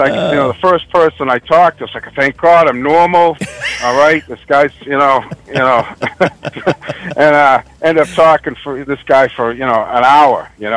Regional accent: Boston, Massachusetts, United States; And I'm from Boston.

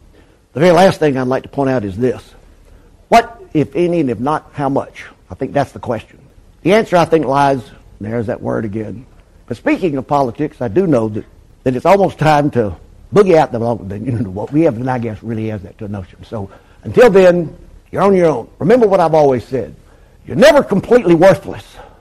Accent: United States; and again, I'm from Washington

